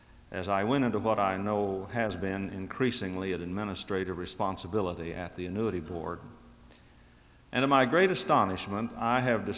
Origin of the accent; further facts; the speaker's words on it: Dallas, Texas, United States; And when he found out I was from Dallas